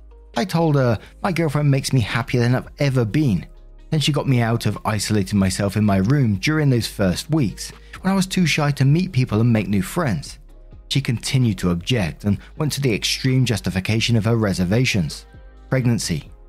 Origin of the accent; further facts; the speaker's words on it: Kenya; moved away as an adult; now in United Kingdom; I come from Kenya, but studying for my BA in England.